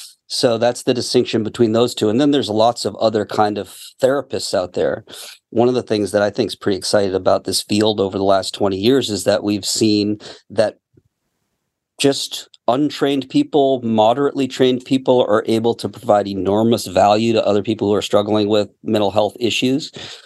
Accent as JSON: {"language": "English", "town": "Boston", "region": "Massachusetts", "country": "United States", "said": "You know, I'm from Boston like you, mm-hmm. from that area."}